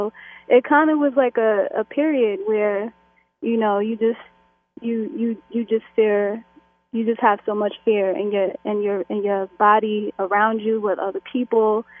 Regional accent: Brooklyn, New York, United States; I actually lived in New York like yourself during the time. I'm actually from Brooklyn.

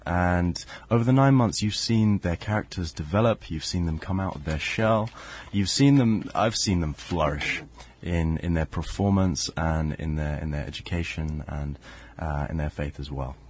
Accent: London, United Kingdom; No, I'm from London.

